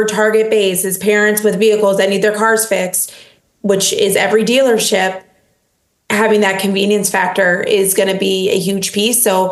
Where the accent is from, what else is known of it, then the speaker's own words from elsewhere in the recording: Wisconsin, United States; Cause again, I'm from Wisconsin and this is just our way of life of, are you sure you want me to take a car?